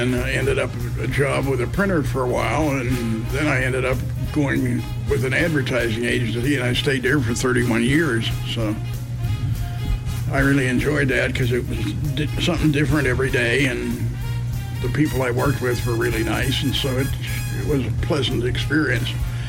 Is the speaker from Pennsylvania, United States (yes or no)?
yes; Pittsburgh, Pennsylvania, United States; Well, I grew up in Shadyside, and I went to Peabody High School, went to Liberty Elementary School